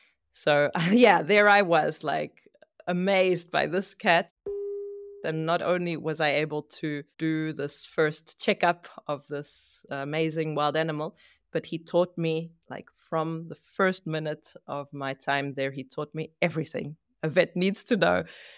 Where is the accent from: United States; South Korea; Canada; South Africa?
South Africa; I was born in South Africa in a family of three sisters, and we were always outdoors.